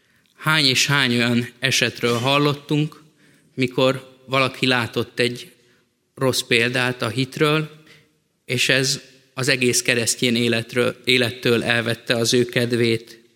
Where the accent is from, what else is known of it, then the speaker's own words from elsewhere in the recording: Great Hungarian Plain, Hungary; amit az Alföldön, ahonnan származom, könnyen ki tud próbálni az ember